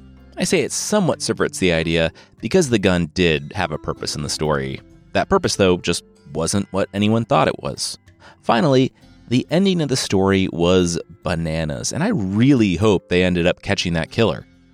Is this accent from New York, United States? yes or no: no; Loveland, Ohio, United States; We have the Loveland Frogman from my hometown of Loveland, Ohio.